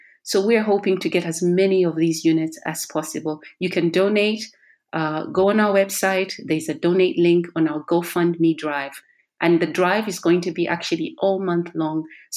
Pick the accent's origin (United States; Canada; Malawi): Malawi; I am from Malawi in the sub-Saharan Africa region